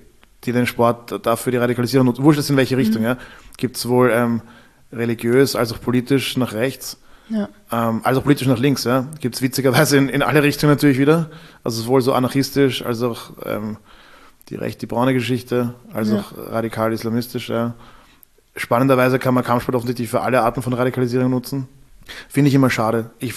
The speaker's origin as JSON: {"language": "German", "country": "Austria", "said": "wäre ich als Österreicher nie auf die Idee gekommen"}